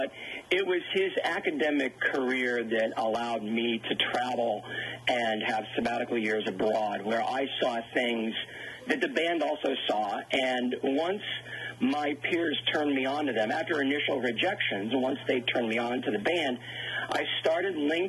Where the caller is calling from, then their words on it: Chicago, Illinois, United States; Good morning, Tom. I'm calling you from Chicago, Illinois